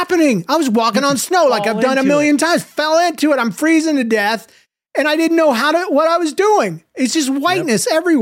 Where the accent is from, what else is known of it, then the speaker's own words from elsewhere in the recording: Florida, United States; Freaking, I'm from Florida. There's no hills.